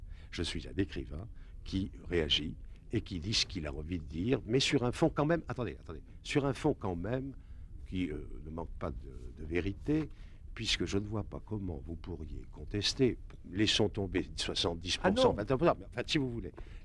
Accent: Bordeaux, Nouvelle-Aquitaine, France; en tant que Français, je me ressens dans ce pays. Bon. Il se trouve que j'ai une enfance à Bordeaux, dans une famille anglophile

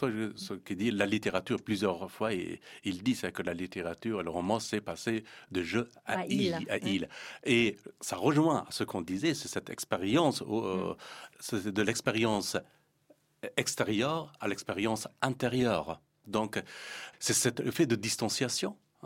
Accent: Afghanistan; C'est pourquoi, par exemple, chez nous, en Afghanistan, ou même en Iran, on n'arrive pas à imposer l'art du roman

